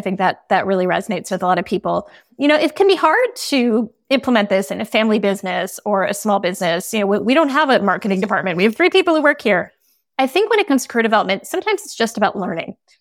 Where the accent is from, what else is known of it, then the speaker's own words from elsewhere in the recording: East Coast, United States; I remember in the 80s, I grew up on the East Coast.